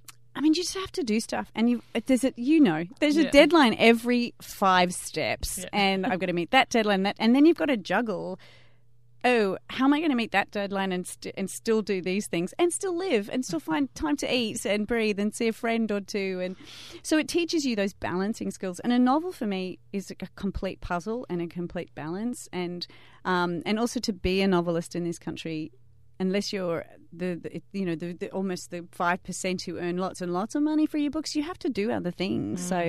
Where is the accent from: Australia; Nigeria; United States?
Australia; Sydney, New South Wales; I was born in Western Sydney. I grew up in a regular house, regular backyard, you know, nothing special.